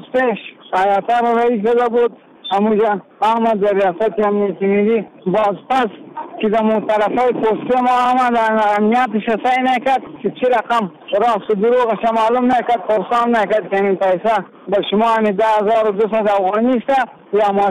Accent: Afghanistan; ما اصلا از خدمتگارای افغان هستیم از افغانستان هستیم

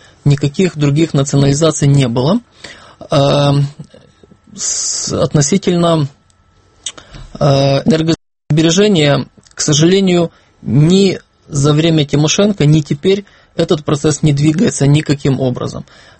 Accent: Lviv, Lviv Oblast, Ukraine; Приятно слышать вопрос с моего родного города. Я тоже из Львова. Там закончил школу и университет.

